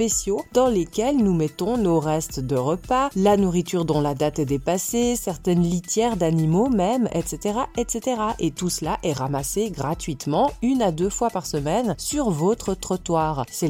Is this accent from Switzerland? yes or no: yes; Switzerland; en tant que Suissesse, je suis effarée de voir le temps qu'a mis la France à mettre en place un semblant de tri des déchets ménagers.